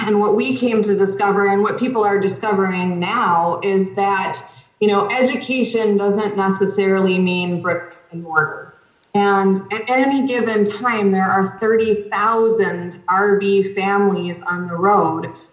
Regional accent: Madison, Wisconsin, United States; accent: Midwestern; now in Port Townsend, United States; No, can't you tell by my fine Midwestern accent that I have retained? No, I grew up in Wisconsin. I grew up near Madison. And it was my first big leap was when I pivoted and I left Madison to come out to Port Townsend.

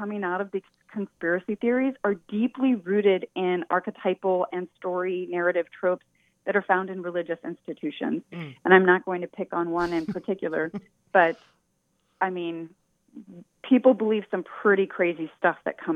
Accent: Portland, Oregon, United States; I grew up in Portland, center of the Antifa movement, if the rumors are to be believed.

